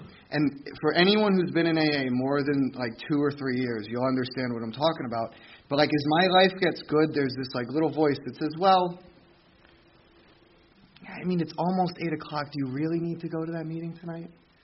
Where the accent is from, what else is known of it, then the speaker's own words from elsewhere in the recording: New Tripoli, Pennsylvania, United States; I was raised up in Pennsylvania, up in New Tripoli. I started my my career of drinking probably in like Allentown area.